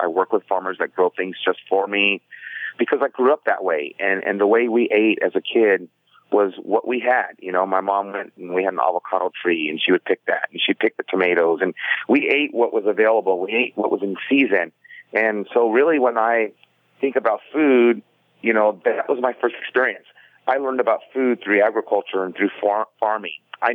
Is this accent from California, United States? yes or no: yes; California, United States; I'm you know, Latino, I'm half Puerto Rican, half Mexican. I grew up in California, which is a big influence of what I do.